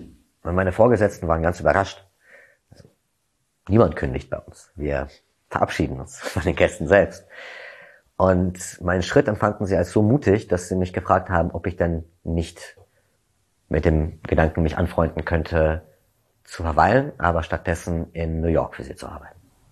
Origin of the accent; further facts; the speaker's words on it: Berlin, Germany; ich komme aus Berlin, ich kenne hier niemanden